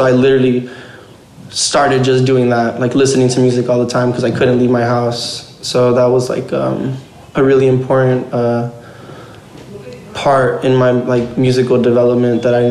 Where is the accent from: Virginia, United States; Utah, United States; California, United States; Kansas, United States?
California, United States; Pomona; But yeah, growing up in Pomona was interesting.